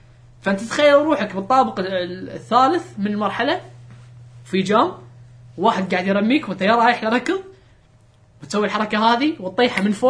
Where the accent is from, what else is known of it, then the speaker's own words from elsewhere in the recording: Kuwait; قلت لهم ترى احنا من الكويت كذي كذي كذي